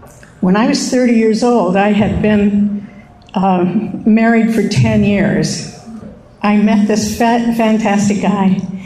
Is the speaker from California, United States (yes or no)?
yes; Los Angeles, California, United States; born there; I was born in Los Angeles in 1934.